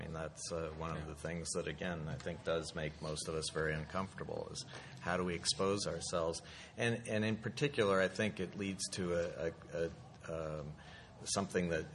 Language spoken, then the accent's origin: English; California, United States; Well, they ask me where I'm from, and I say, I'm from California.